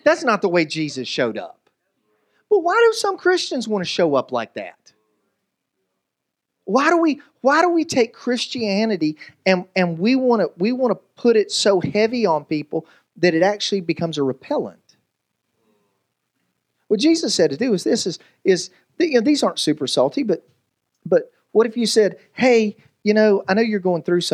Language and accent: English; the South, United States; Because we're from the South.